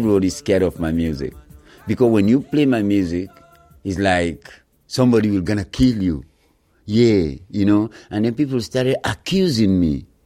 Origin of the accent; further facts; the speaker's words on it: Sierra Leone; I'm from Sierra Leone, West Africa.